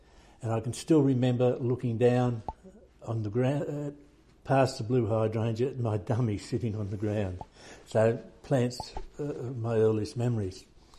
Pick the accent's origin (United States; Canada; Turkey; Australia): Australia; New South Wales; I grew up in the Central Coast of New South Wales, but was born in the Royal North Shore Hospital and lived in Willoughby for the first 5 years of my life.